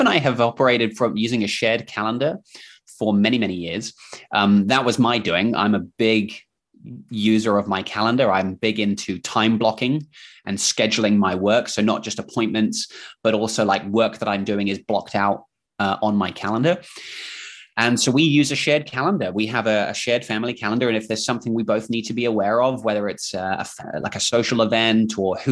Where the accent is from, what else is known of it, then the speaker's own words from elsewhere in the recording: England, United Kingdom; accent: mix of English and Kiwi New Zealand accent; now in New Zealand; I'm actually from England, from the UK, but I moved here with my family about 15 years ago. So if you're wondering what is this accent, it's sort of a mix of English slash Kiwi New Zealand accent.